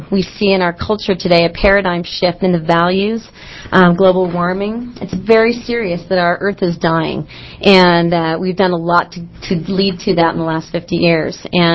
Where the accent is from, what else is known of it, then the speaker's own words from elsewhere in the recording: Beaverton, Oregon, United States; Growing up in Beaverton with my mom and living on the weekends with my dad in Portland, we never got that concept.